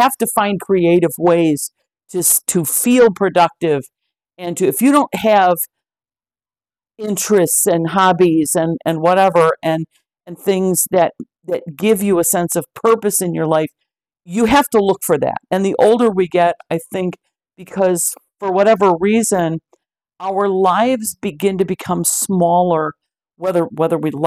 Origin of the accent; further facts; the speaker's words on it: Chicago, Illinois, United States; And growing up in Chicago, there was this area where just tons and tons of railroad tracks side by side